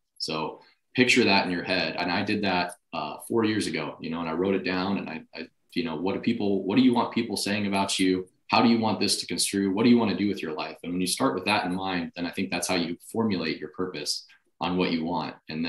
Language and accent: English; Colorado, United States; I'm originally from Colorado, and the goal is to get back to Colorado and raise a family at some point